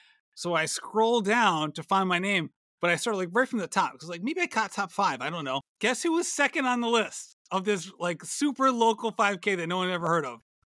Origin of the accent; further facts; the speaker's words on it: Barrington, Rhode Island, United States; So the other one was in my hometown, Barrington, Rhode Island.